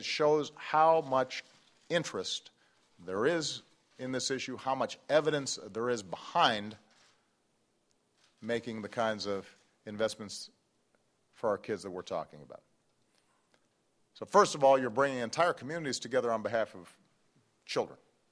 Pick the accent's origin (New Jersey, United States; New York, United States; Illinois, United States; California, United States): Illinois, United States; Chicago; from rural Virginia to my hometown of Chicago.